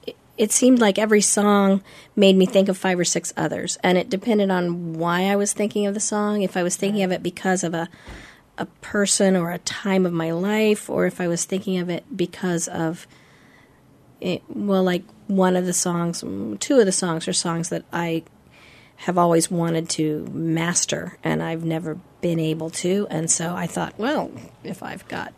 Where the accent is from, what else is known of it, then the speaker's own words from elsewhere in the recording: Sitka, Alaska, United States; also born or lived in Georgia / Oklahoma / Germany / Illinois; I was an Army brat, so I was born in Georgia and lived in Oklahoma and Germany and Illinois and North Carolina and then up in the interior of Alaska and then very briefly down in Washington State